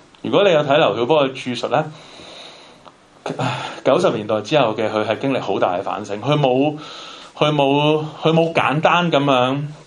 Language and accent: Chinese; Hong Kong; 甚至乎我们香港人做了很多年的纪念都很重要